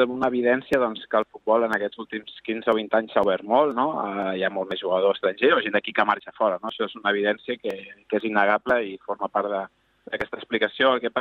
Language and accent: Catalan; Granollers, Catalonia, Spain; havíem coincidit també a Granollers, perquè els dos som de Granollers